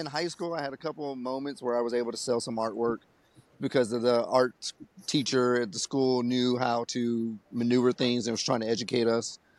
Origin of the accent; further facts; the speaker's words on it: San Francisco, California, United States; I'm from San Francisco. I've been a writer, artist ever since third grade, consciously. And growing up in the late 70s, early 60s, in San Francisco, there was writing everywhere.